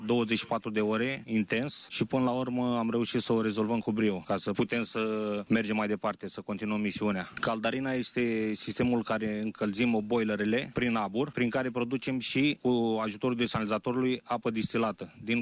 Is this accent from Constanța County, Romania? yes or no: yes; Constanța, Constanța County, Romania; pentru că sunt și de la mare, sunt din Constanța